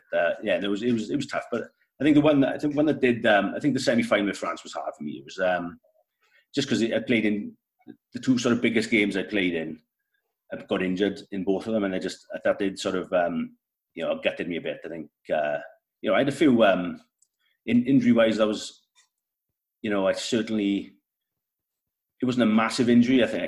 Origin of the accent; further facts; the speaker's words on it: Abercrombie, Wales, United Kingdom; where I'm from, where I grew up. It's I'm from Abercrombie